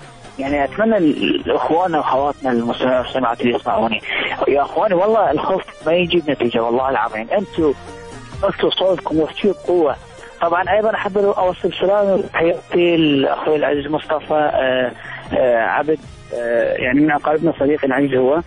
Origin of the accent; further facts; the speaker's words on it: Iraq; هم يسمون يقولون عندنا بالعراق، أو يعني العراقيين دائما يقولون هو زلمة